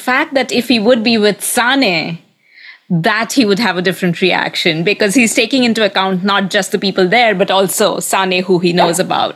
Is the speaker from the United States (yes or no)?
no; India; As an Indian, it resonated with me deeply